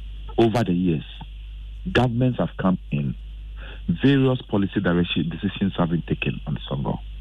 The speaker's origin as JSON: {"language": "English", "country": "Ghana", "said": "As a Ghanaian, I'm not against any investment into utilizing our natural resources for the benefit of the country."}